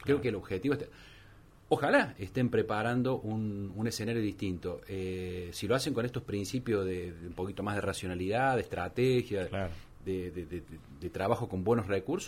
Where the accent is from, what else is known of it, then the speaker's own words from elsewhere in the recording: Argentina; Y eso tenemos que ir como argentino, como país.